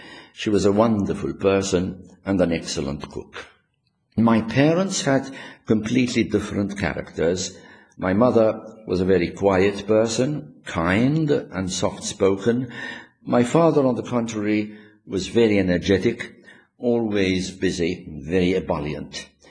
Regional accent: Lija, Malta; I was born and grew up in Lia, one of the three villages that form a kind of cluster in the middle of the island.

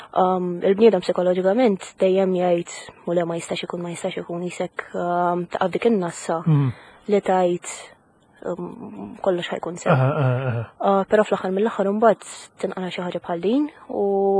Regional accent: Ukraine; Maltese is a second language; now in Malta; jiena mill-Ukrajna kif qed inti u illi noqgħod u Malta għal dawn l-aħħar ta' xel sena.

